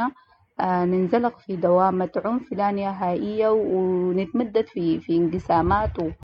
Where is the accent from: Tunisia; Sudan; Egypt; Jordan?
Sudan; لتحقيق العدالة بعد الانتقال من نزاع أو قمع، كما كان موجود عندنا في السودان